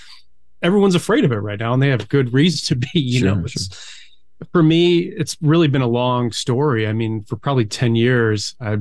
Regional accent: Buffalo, New York, United States; now in Phoenix, United States; I grew up in Buffalo, New York. It's so bureaucratic. It's so slow.

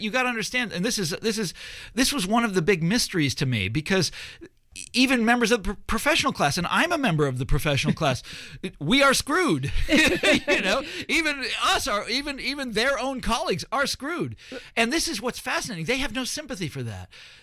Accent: Midwest, United States; I'm from the Midwest.

